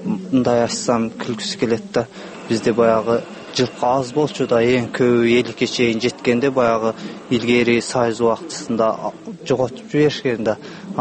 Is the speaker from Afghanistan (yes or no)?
no; Tajikistan; now in Kyrgyzstan; Тажикстандан келдик десек тажик туугандар деп жатышат да.